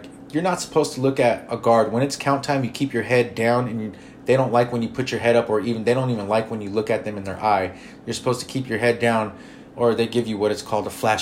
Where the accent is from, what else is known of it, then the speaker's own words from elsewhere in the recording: California, United States; born there; I was born in California and I'm young and I'm not from Mexico.